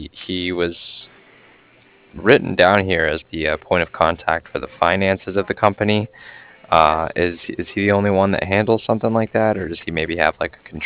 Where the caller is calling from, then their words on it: Cardiff, Wales, United Kingdom; I'm calling from Cardiff